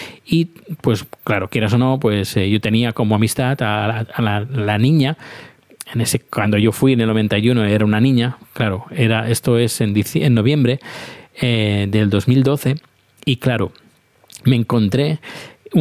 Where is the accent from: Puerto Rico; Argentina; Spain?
Spain; now in Sweden; yo soy español y vivo en Suecia y ahora estoy de turismo aquí.